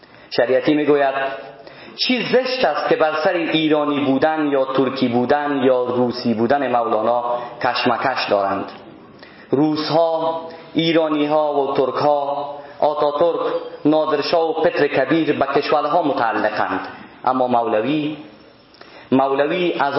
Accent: Mazar-i-Sharif, Balkh, Afghanistan; born there; ما خودم قسمی که گفتم شخصا در مزار شریف به دنیا آمدیم، چیزی حدود 30 کیلومتر دورتر از جایی که مولانا جلال الدین به دنیا آمدند.

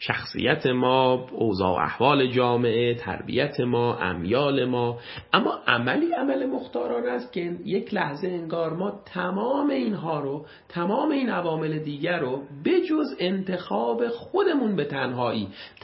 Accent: Shiraz, Fars, Iran; born there; من نمیتونم این رو تغییر بدم که در شهر شیراز متولد شدم،

